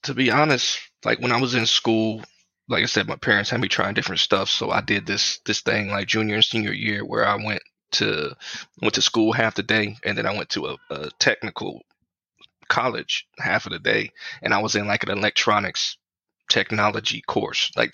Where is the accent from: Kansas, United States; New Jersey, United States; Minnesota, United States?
Kansas, United States; Topeka; I'm born and raised in Kansas, man. Midwest. Okay. Yeah, about an hour from Kansas City. I stay in Topeka, which is the capital